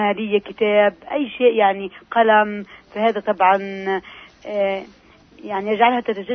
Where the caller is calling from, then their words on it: Hebron, West Bank, Palestine; من مدينة الخليل